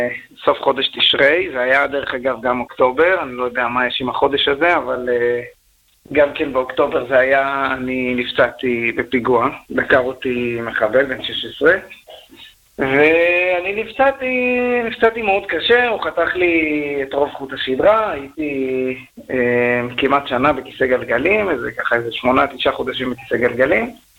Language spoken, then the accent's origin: Hebrew; Jerusalem, Jerusalem District, Israel; now in Petah Tikva, Israel; היום אני גר בפתח תקווה, אני עברתי מירושלים לצורך שיקום במרכז.